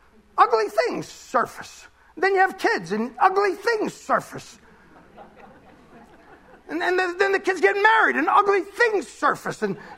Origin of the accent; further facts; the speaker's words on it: Bronx, New York, United States; I come from the Bronx. Hey, I'm a hood.